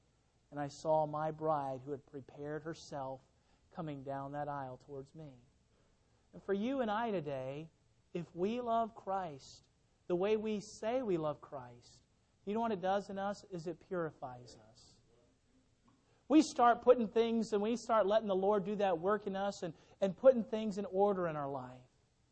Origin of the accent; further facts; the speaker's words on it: Illinois, United States; She was therefore going to have the wedding ceremony in my hometown in Illinois, where she'd only been once in her life.